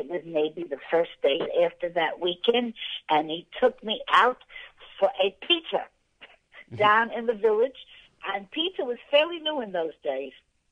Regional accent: New York City, New York, United States; I grew up in New York City. I was born in the Bronx. I lived most of my young years in Manhattan. I went to school in New York City.

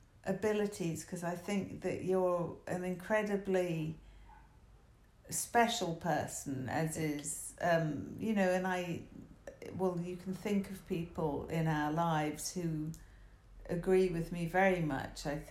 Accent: London, United Kingdom; now in United States; I grew up in London, as you know, and with an American father, and I had an American passport

